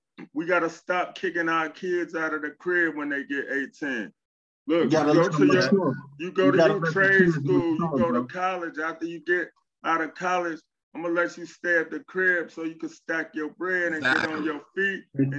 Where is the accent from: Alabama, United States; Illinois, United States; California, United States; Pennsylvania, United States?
Illinois, United States; Chicago; I understand the rules of the street. I'm from Chicago. I'm a traveling vice lord.